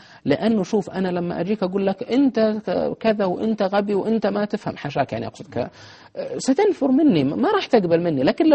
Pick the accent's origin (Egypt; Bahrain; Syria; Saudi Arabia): Saudi Arabia; Medina, Medina Province; عندنا في المدينة المنورة، أنا من المدينة